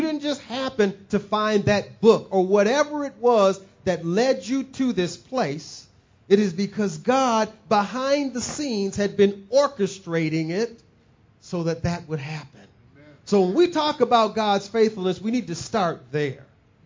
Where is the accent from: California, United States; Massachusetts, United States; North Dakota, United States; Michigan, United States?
Michigan, United States; Saginaw; My hometown, Saginaw, Michigan. When I was running around Saginaw, Michigan as a kid